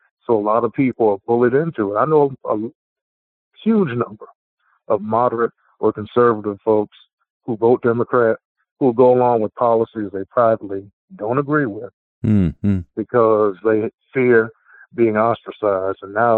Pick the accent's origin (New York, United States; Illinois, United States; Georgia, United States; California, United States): Georgia, United States; Savannah; I grew up in Midtown Savannah, Georgia. Stable, lower middle income Black community.